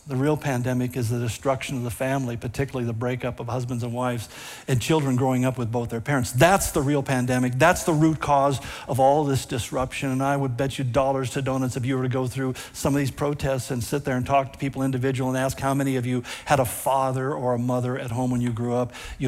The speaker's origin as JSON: {"language": "English", "region": "California", "country": "United States", "tie": "born or raised there", "said": "I grew up in California where all of my friends were different colors from me."}